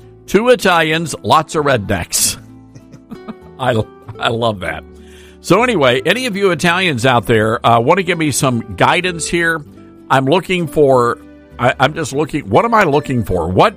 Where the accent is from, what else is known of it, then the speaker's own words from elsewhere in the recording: the South, United States; No, I'm a purist. I'm a Southerner. I'm old school.